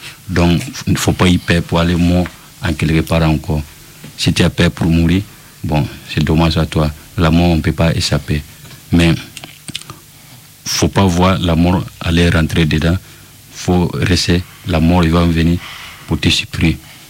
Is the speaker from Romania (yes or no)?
no; Burkina Faso; Bon, moi, je viens de Burkina Faso.